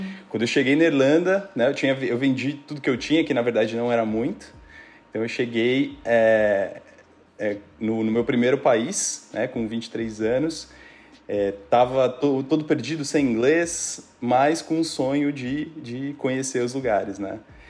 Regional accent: São Paulo, Brazil; Eu estudei administração, né? Sou de São Paulo, fiz admin

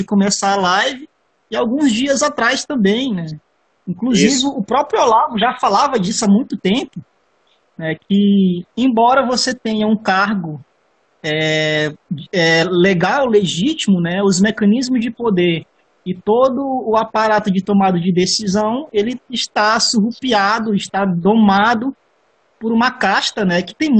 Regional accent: São Luís, Maranhão, Brazil; Eu sou formado em Química pela UFMA, também sou daqui de São Luís, né?

